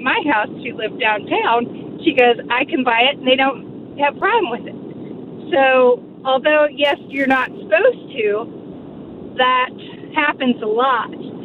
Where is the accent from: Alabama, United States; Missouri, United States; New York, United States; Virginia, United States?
Missouri, United States; St. Louis; But driving home. So, but I'm from St. Louis.